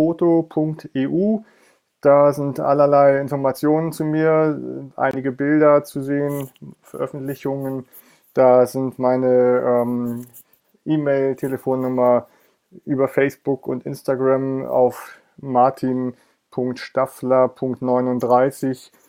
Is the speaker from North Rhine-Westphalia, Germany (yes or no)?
no; Hamburg, Germany; Und als gebürtiger Hamburger ist es natürlich tatsächlich so, dass ich auch voll der Karneval-Freak bin